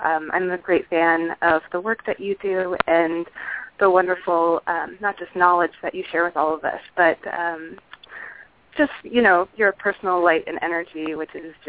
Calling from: Chicago, Illinois, United States; I'm calling from Chicago.

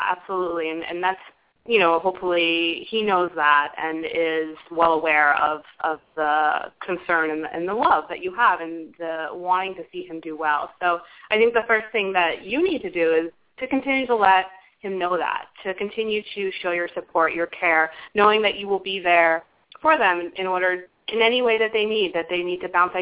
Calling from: Illinois, United States; I'm calling from Illinois.

